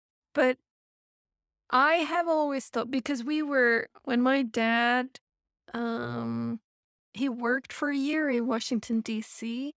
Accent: Malmö, Skåne, Sweden; English is a second language; now in North America; But I come from Malmö, and the house I lived in was built in 1896.

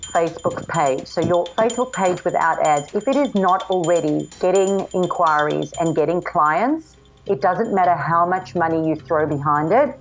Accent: South Africa; moved away as an adult; now in Gold Coast, Australia; I'm originally from South Africa, and my husband at the time and I got the opportunity to immigrate to Australia.

